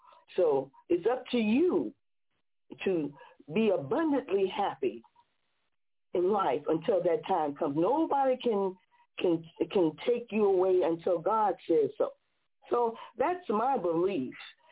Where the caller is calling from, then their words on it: Chicago, Illinois, United States; in Chicago, Illinois, here